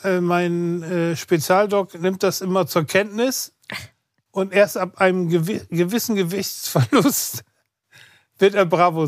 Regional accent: Oldenburg, Lower Saxony, Germany; born there; Ich habe noch meine Freunde in Oldenburg, bin der gebürtige Oldenburger

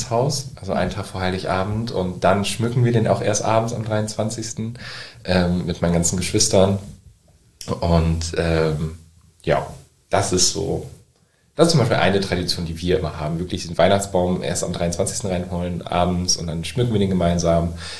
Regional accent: Nordenham, Lower Saxony, Germany; Also ich komme aus Nordenham und da haben wir auf dem Marktplatz halt so ein paar Bütchen, die da stehen.

